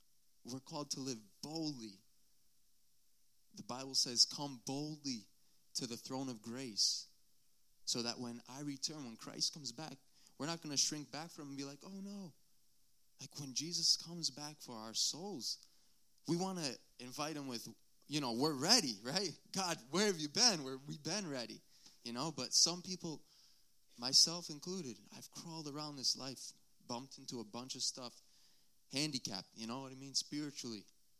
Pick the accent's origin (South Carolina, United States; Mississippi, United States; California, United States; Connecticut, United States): Connecticut, United States; I'm from Connecticut, but I've gone all around, and I like to eat.